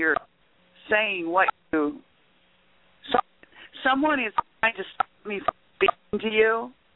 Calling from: Nebraska, United States; I'm calling from Nebraska.

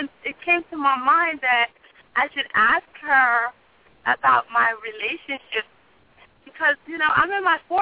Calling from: New Jersey, United States; I'm calling from New Jersey.

